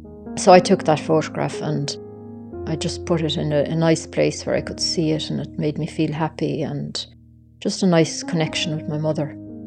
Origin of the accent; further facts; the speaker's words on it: Killarney, County Kerry, Ireland; I'm from Killarney.